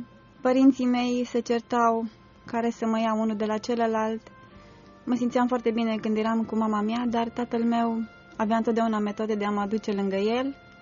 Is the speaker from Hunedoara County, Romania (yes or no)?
yes; Hunedoara, Hunedoara County, Romania; born there; M-am născut în Hunedoara.